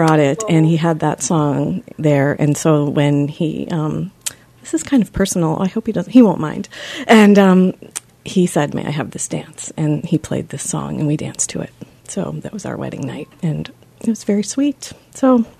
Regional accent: New York, United States; I'm from New York originally, but, you know, eventually maybe we'll get back there.

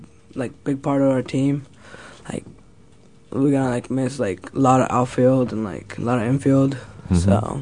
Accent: Pakistan; I'm from Pakistan.

